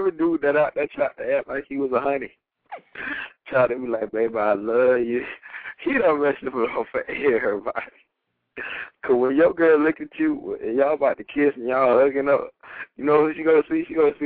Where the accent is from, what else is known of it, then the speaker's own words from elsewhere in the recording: Chicago, Illinois, United States; I'm from Chicago, man.